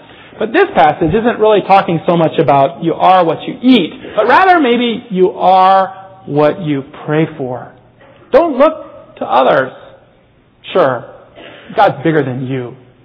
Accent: South Korea; now in China; I mean, I grew up in Korea, so I shouldn't say that.

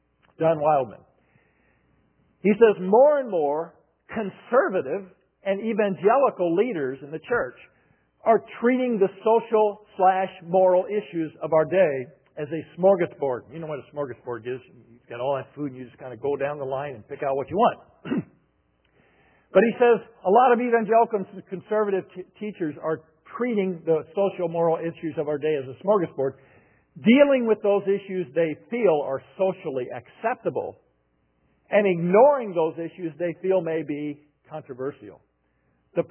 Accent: Indiana, United States; I was raised in Indiana, but grandparents and so forth were from Kentucky, and they were farmers.

